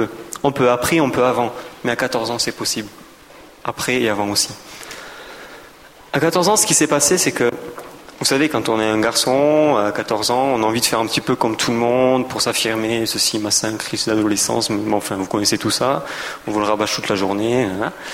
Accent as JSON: {"language": "French", "country": "France", "lives_now": "Switzerland", "said": "j'ai 21 ans. Je suis désolé, mais je suis français. Mais je suis très heureux d'habiter en Suisse."}